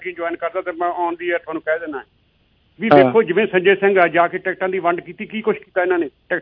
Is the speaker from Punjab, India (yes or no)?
yes; Moga, Punjab, India; ਤੇ ਮੈਂ ਵੀ ਮੋਗੇ ਵਾਲੇ ਹੀ ਆ ਜੀ ਮੈਂ ਵੀ ਮੋਗੇ ਤੋਂ